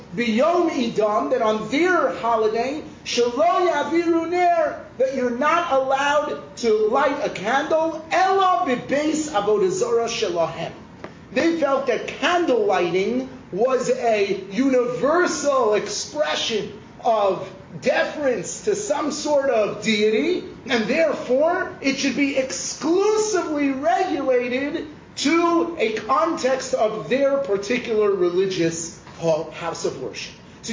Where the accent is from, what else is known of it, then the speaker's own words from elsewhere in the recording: Los Angeles, California, United States; I grew up in Los Angeles, where on Hanukkah it's 80 degrees, and on Pesach it's 80 degrees, and in Sukkot it's 80 degrees, right?